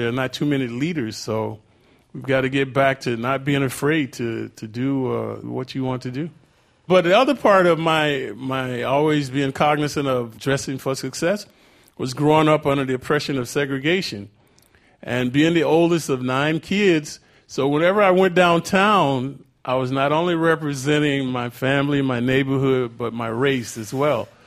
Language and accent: English; the South, United States; And I'm from the South, so I still believe that if not for sports, the South would be segregated.